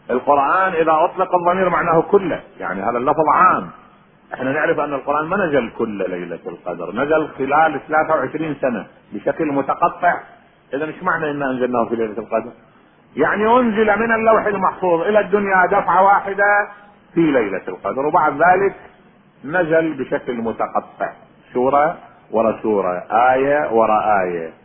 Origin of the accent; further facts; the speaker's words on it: Najaf, Najaf Governorate, Iraq; قلت له أنا والله من العراق. قال لي من أي بلد؟ من النجف.